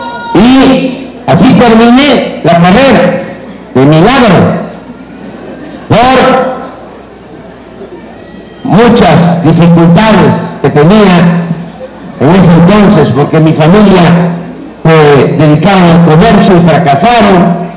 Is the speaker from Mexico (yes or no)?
yes; Tabasco, Mexico; del estado de Tabasco. Allí estudié la primaria, tuve que salir a estudiar la secundaria a la cabecera municipal, a Macuspana, porque no había en mi pueblo secundaria en ese tiempo. Luego la preparatoria en Villahermosa, y por una beca llegué a estudiar a la Ciudad de México.